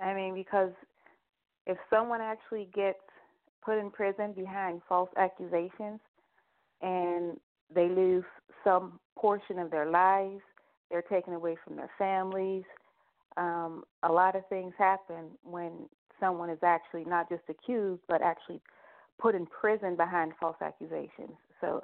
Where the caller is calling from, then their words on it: Pittsburgh, Pennsylvania, United States; I'm calling from Pittsburgh.